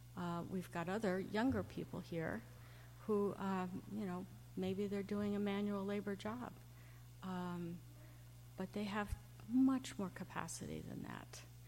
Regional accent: United States; born there; I'm totally atypical, being American-born white woman.

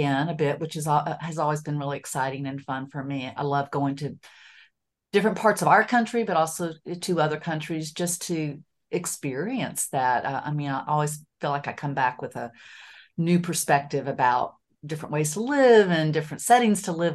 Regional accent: Florida, United States; moved away as an adult; But before that, I grew up in Northwest Florida, sandy beaches and all. It was great. But I moved in. I'm one of six kids. I moved to Arkansas actually in college and never looked back.

